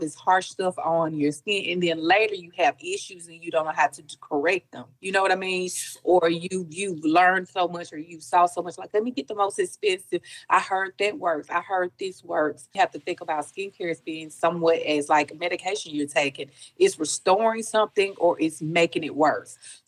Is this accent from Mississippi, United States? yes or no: yes; Grenada, Mississippi, United States; I am from Grenada, Mississippi.